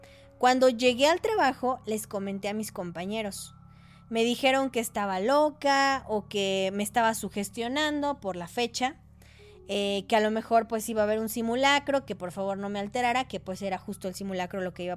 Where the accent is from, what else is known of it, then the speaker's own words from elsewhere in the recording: Mexico City, Mexico; Saludos, soy de la Ciudad de México